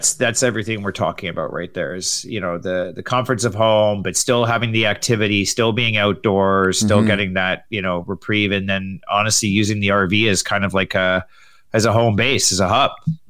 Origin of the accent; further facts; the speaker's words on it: Canada; Obviously, being Canadian, we're a little bit more, whatever, cautious, nanny state, whatever you want to say.